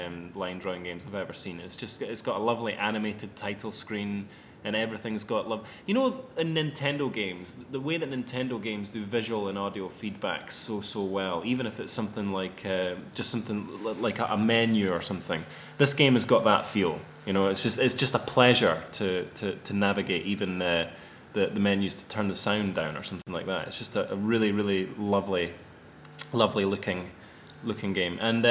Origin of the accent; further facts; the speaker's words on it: Edinburgh, Scotland, United Kingdom; accent: Edinburgh; Well, Edinburgh, that's basically just my normal accent, really, an Edinburgh accent.